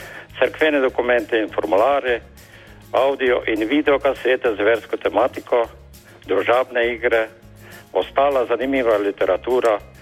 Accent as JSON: {"language": "Slovenian", "country": "Kosovo", "tie": "born or raised there", "said": "prihajam z Kosovega"}